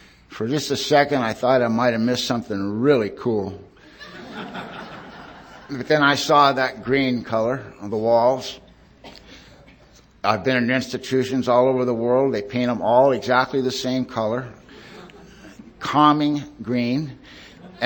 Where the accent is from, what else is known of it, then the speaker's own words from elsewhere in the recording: California, United States; You know, I'm from Southern California. That ain't no big deal, you know.